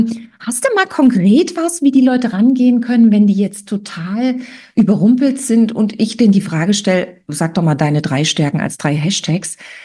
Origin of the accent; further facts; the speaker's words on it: East Germany, Germany; wir beide sind ja Wendekinder. Das heißt, wir stammen als Ostladies aus dem Osten.